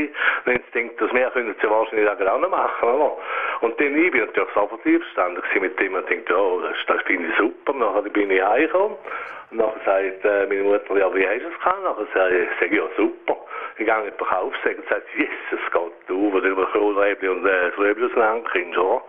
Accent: St. Gallen, Switzerland; ich bin natürlich in St. Gallen schon aufgewachsen

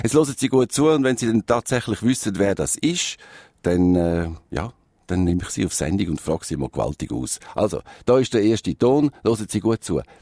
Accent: Switzerland

